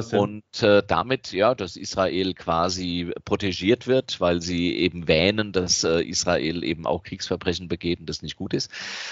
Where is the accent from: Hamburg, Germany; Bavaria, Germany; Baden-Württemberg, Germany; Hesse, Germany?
Hesse, Germany; Hattersheim; Ich bin ja in Hattersheim aufgewachsen